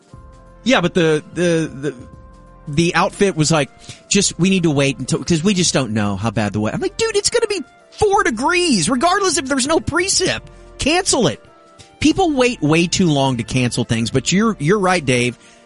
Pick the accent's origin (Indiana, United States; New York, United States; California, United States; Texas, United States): Texas, United States; Arlington; One, so growing up in Arlington, people drove to Dallas for the wedding.